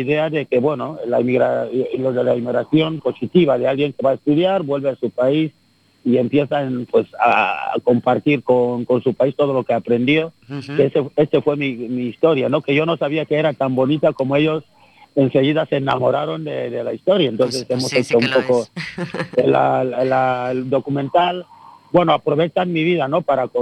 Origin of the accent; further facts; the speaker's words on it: Galicia, Spain; also born or lived in Equatorial Guinea; Nací en Guinea, a los 13 años me crié en Galicia y hablo gallego, soy gallego, no es que lo hablo.